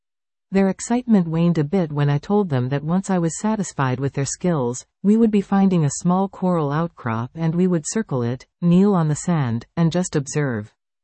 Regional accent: United Kingdom; now in Canada; I am a Brit, born in 1942. Do the math, now a Canadian citizen. I am a professional mariner by trade, fortunate to have experienced the British Merchant Navy, marine pilotage in the UK

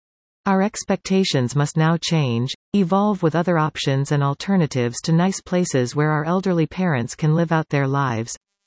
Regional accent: Bradford, Ontario, Canada; Investigating in my hometown of Bradford, Ontario

